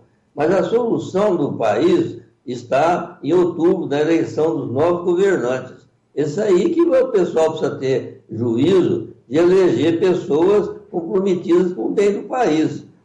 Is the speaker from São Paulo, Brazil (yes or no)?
no; Monte Santo de Minas, Minas Gerais, Brazil; eu sou de Monte Santo, né? Estou aqui em Guaspé.